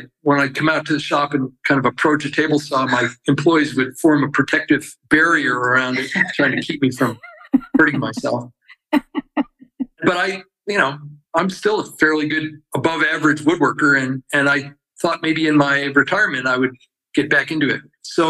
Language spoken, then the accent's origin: English; Rochester, New York, United States; And I grew up in Rochester, New York. There's a guy named Wendell Castle, who was a really revolutionary woodworker there.